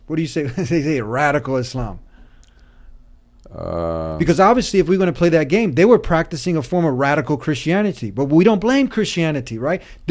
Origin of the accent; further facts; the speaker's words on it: United States; I'm an American, I'm Bosnian, I love my country, I love my background also. My parents are from Bosnia